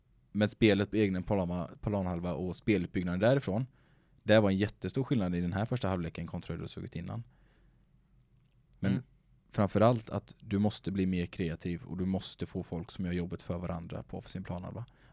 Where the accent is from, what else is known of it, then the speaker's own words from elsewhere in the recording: Tranås, Jönköping County, Sweden; jag kommer från Tranås.